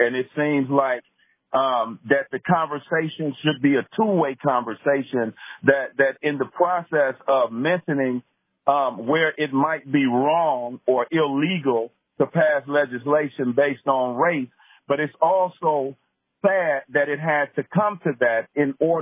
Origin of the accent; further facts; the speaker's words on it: Milwaukee, Wisconsin, United States; I'm calling from Milwaukee. I'd like to tell you that I am an African-American male from Milwaukee